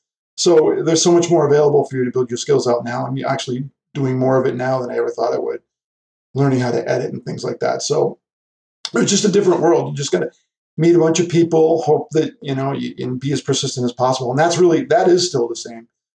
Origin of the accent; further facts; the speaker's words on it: Worcester, Massachusetts, United States; So I got a local cable company in my hometown, Worcester, Massachusetts.